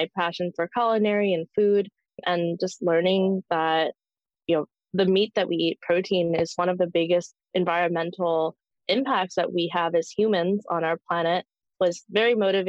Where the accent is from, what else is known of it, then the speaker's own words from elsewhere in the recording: the Prairies, Canada; born there; Yeah, I was born in the Canadian prairies many years ago.